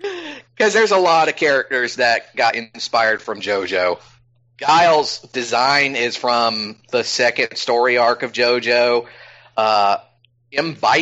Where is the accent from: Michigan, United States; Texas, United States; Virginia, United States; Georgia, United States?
Georgia, United States; It's Governor of my home state of Georgia, Brian Kemp